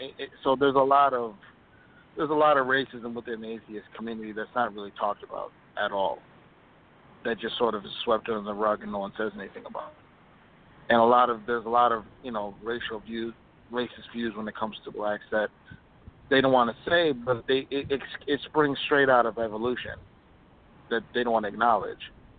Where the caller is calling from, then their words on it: Minneapolis, Minnesota, United States; I'm calling from Minneapolis.